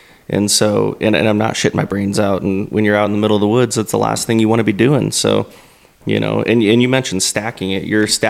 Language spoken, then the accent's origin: English; Indiana, United States; I came from Indiana, and when CBD started becoming really popular, what, like 5 to 10 years ago, really. And we're in Indiana